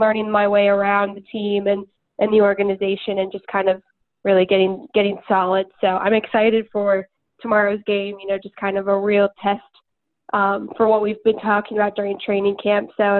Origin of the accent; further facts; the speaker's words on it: Cleveland, Ohio, United States; also born or lived in Georgia; Yes. Yeah, I grew up in Cleveland, and then went to school down in Georgia, and then just happened to come back.